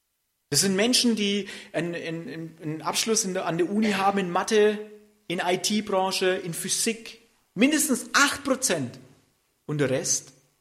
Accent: Friedrichshafen, Baden-Württemberg, Germany; ich komme ja aus Friedrichshafen, die Stadt Rüstungsindustrie.

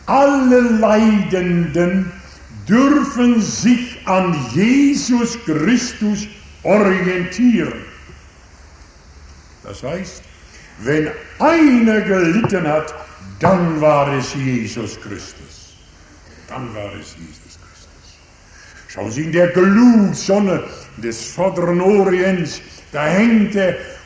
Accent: North Rhine-Westphalia, Germany; da oben bei uns in Westfalen

